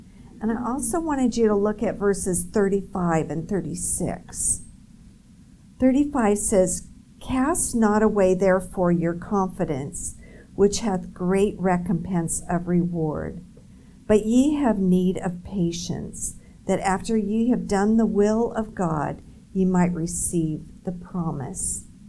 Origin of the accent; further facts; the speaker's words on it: California, United States; because I'm from California.